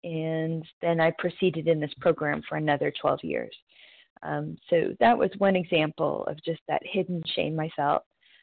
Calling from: North Carolina, United States; I am from North Carolina this morning

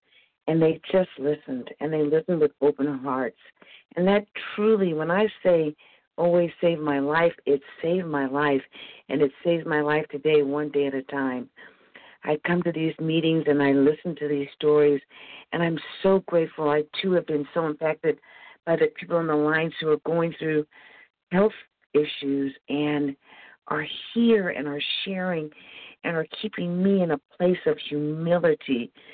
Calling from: Missouri, United States; Good morning. … calling from Missouri.

